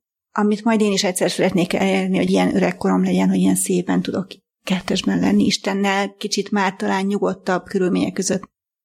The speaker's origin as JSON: {"language": "Hungarian", "town": "Solymár", "region": "Pest", "country": "Hungary", "tie": "born or raised there", "said": "Solymáron nőttem fel, meg voltunk keresztelve a nővéremmel, anyukám szülei jártak, de a szüleim nem jártak templomba, nem voltak gyakorló katolikusok."}